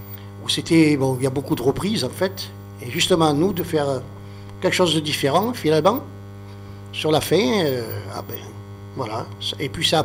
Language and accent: French; Brittany, France; Oui, ben, je suis un breton en plus.